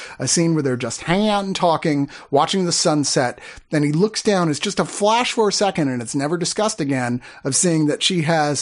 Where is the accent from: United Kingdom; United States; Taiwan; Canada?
United States; East Coast; I'm from the East Coast, and everybody in, you know, Baltimore's right near there where Waters is from